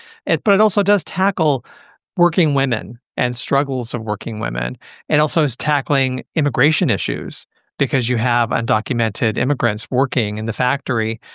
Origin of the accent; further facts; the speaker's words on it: Los Angeles, California, United States; the Boyle Heights neighborhood of Los Angeles, which is my hometown. I'm sitting here in Los Angeles right now, born and raised.